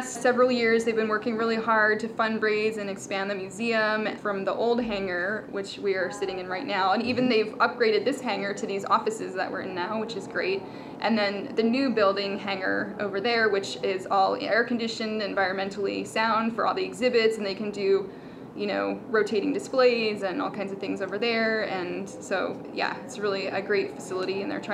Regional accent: Maryland, United States; A, we're from Maryland, so it's nearby.

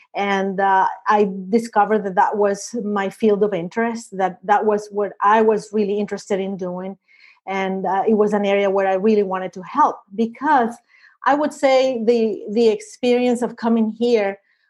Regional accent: Venezuela; English is a second language; moved away as an adult; And when I came here, I realized that I became the other with my accent and with the country that I came from, Venezuela.

